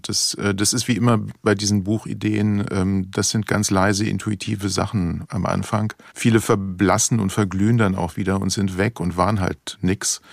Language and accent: German; Hesse, Germany; Na, ich bin ja fast im Wald aufgewachsen als Kind. Unser Haus, das ist ein Dorf in Nordhessen, unser Haus stand in Sichtweite.